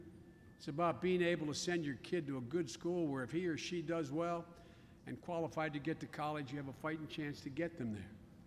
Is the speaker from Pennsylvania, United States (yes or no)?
yes; Scranton, Pennsylvania, United States; the one I grew up here in Scranton, have dreams just as big, just as expansive, and just as accomplishable as any place in the world. As I said, Mr. President, I grew up not many blocks from here where we are today